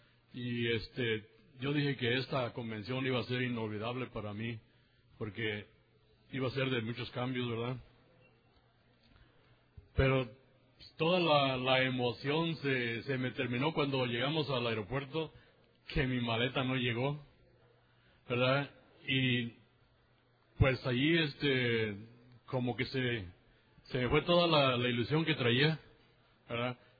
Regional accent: Moroleón, Guanajuato, Mexico; de Moroleón, Guanajuato, ¿verdad?, que es mi pueblo.

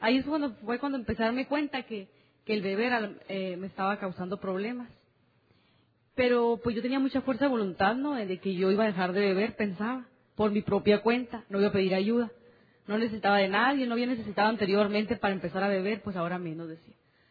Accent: Hermosillo, Sonora, Mexico; soy de Hermosillo, Sonora.

